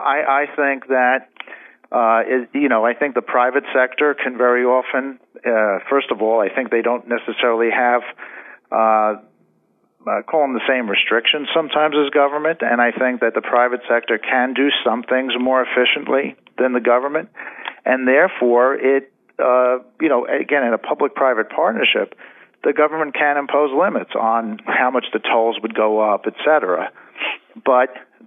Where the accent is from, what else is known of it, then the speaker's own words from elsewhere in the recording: Brooklyn, New York, United States; born there; I was born in Brooklyn myself, so I can relate.